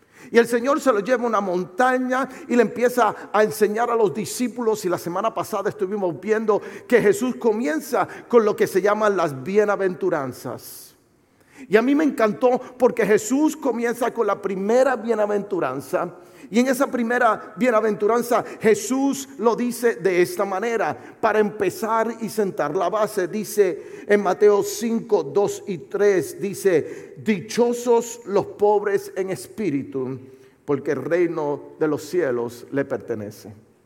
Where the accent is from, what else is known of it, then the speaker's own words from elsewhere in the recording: Puerto Rico; Nosotros como buen puertorriqueño utilizamos mucha sal.